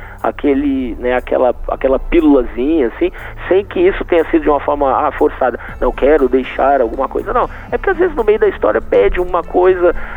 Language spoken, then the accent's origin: Portuguese; São Paulo, Brazil; na verdade, eu sou de São Paulo, nasci lá